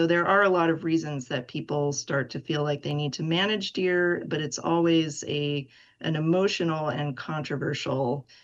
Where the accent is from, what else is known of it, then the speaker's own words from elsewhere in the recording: Pennsylvania, United States; I grew up in Pennsylvania, outside of Pittsburgh. Deer hunting is a really big deal there.